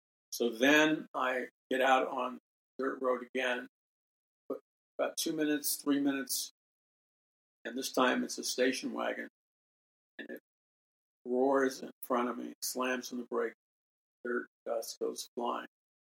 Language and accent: English; New York City, New York, United States; Okay, like I freaked because I'm from New York City, okay?